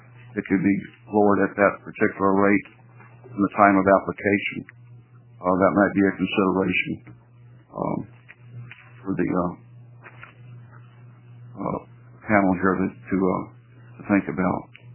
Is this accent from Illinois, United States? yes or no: no; Beaverton, Oregon, United States; I'm from Beaverton, Oregon, so I'll do that now.